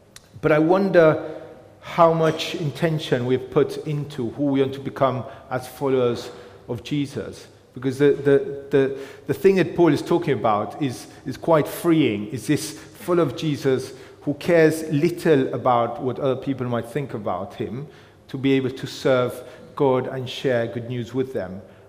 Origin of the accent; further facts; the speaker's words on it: Argentina; moved away; So some of you will know that I'm originally from Argentina, and when you come from a different country into a different culture, so we moved 10 years ago